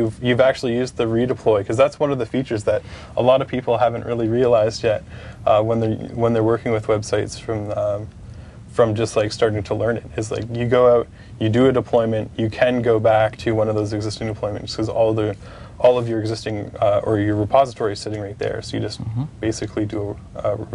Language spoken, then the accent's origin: English; Canada; And everyone makes fun of me because I'm Canadian and actually say New Orleans.